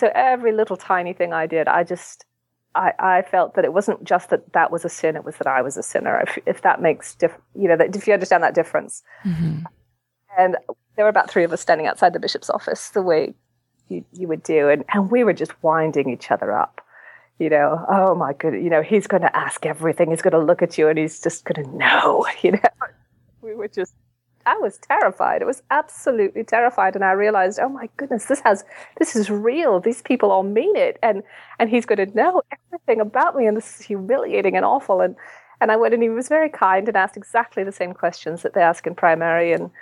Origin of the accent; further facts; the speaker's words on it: New Mexico, United States; born there; accent: semi-British; I ended up that way. I was born in New Mexico to non-Mormon parents, actually non-believing parents anyway.